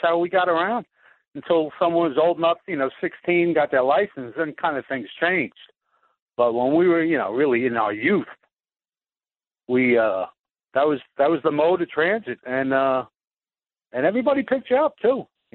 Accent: Huntington, New York, United States; Well, I grew up on North Shore, Long Island. And so I was like 15, 14, 15, 16 in the mid-70s.

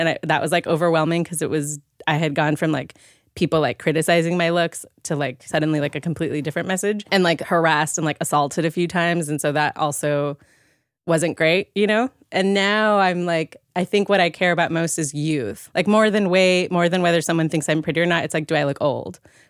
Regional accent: Puerto Rico; Like, I grew up in Puerto Rico. I'm half Persian, half American. I look Latina

